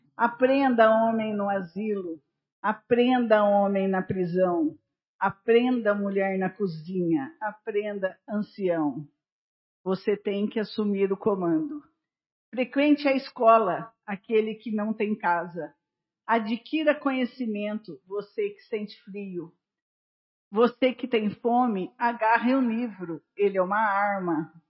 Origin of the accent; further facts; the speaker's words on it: Roça Grande, Brazil; born there; Eu vou muito na feira e como eu nasci na Roça Grande